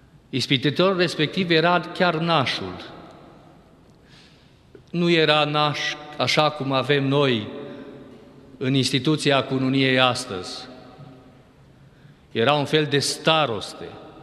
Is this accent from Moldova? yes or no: no; Transylvania, Romania; mai ales că suntem ardeleni